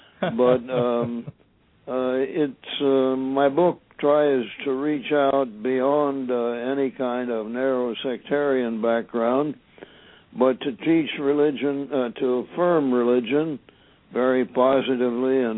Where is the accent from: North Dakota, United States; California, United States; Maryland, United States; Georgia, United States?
California, United States; Long Beach; I grew up in California in the area of Los Angeles, Long Beach, California. I was out in California before the big amounts of smog came in.